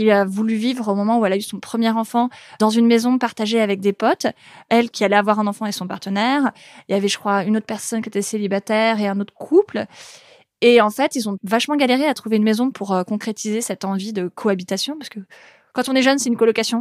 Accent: Paris, Île-de-France, France; J'ai passé quelques années à l'étranger ou à étudier ailleurs qu'à Paris, parce que je suis parisienne.

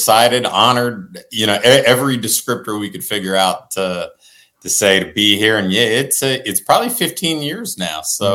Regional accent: Ohio, United States; Grew up a big Cincinnati Reds fan growing up in Ohio.

